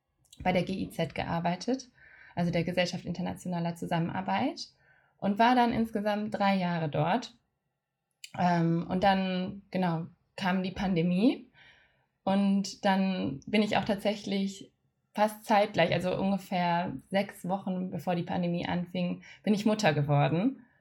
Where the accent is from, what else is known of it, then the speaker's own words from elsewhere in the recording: Baden-Württemberg, Germany; Also ich bin am Bodensee aufgewachsen und habe dann in Konstanz Wirtschaft und Chinesisch studiert.